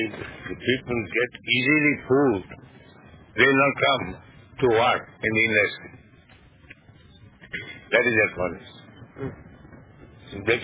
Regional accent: India

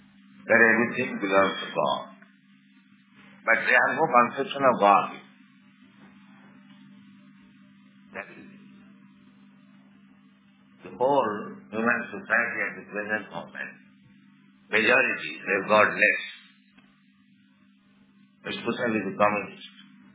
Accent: India; English is a second language; I am Indian.

